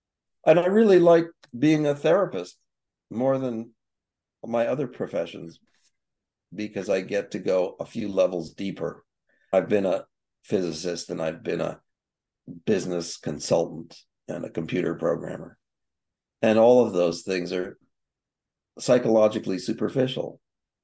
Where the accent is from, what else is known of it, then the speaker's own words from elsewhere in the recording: East Coast, United States; now in West Coast, United States; I'm on the West Coast now. It's interesting. I grew up on the East Coast